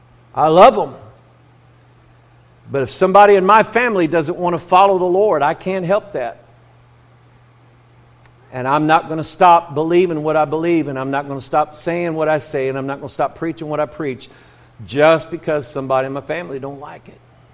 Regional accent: United States; I mention this country because this is my country, this is my home, I'm an American, I love America.

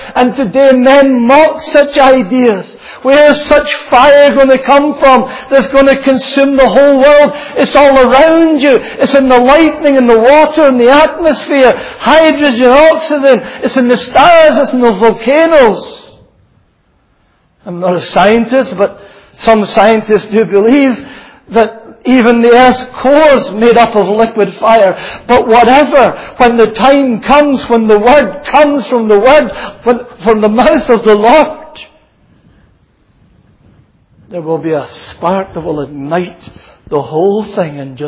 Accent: Glasgow, Scotland, United Kingdom; as a young boy growing up in Glasgow

